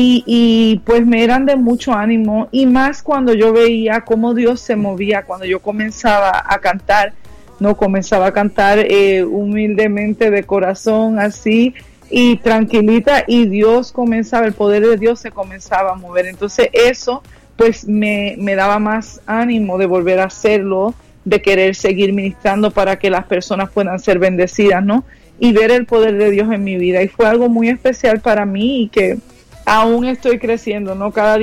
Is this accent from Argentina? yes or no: no; Puerto Rico; yo nací, crecí en la isla de Puerto Rico, soy puertorriqueña. A los 12 años de edad fue cuando tuve mi encuentro con el Señor